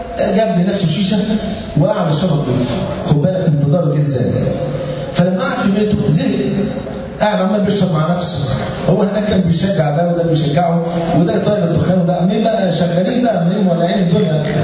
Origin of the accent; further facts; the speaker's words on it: Egypt; وكان عندنا في مصر والتولية بشرب الشيشة